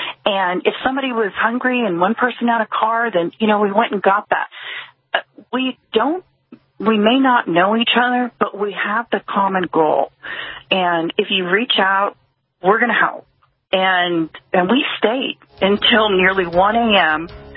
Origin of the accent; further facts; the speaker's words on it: California, United States; I feel empowered as a Californian, as an American, as an American Indian.